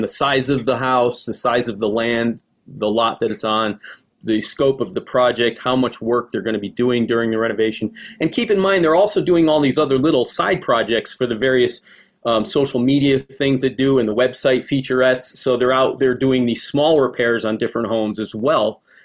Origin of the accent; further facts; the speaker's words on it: New England, United States; I actually started to get homesick for New England. You know, if you're born and raised in New England, you really do become a New Englander.